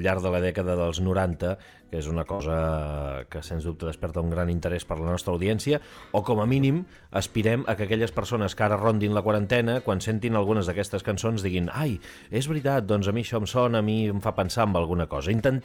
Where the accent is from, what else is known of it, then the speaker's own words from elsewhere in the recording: Pals, Catalonia, Spain; jo sóc de Pals, saps?